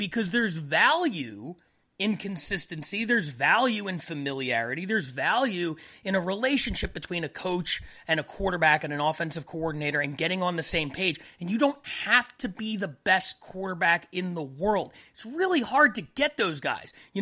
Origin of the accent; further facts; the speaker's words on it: Philadelphia, Pennsylvania, United States; now in Los Angeles, United States; I grew up in Philly. 24 hours a day, 7 days a week, 365 days a year.